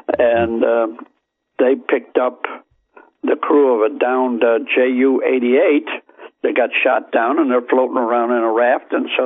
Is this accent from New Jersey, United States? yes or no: no; Chicago, Illinois, United States; now in Florida, United States; Well, I grew up in Chicago in the winter. I was stationed in Lincoln, Nebraska in bitter winter out there. Thanks, I'll stay in Florida.